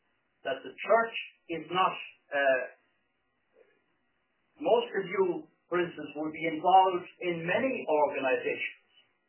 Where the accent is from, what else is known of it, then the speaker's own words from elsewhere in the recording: Munster, Ireland; when I was a kid growing up in West Waterford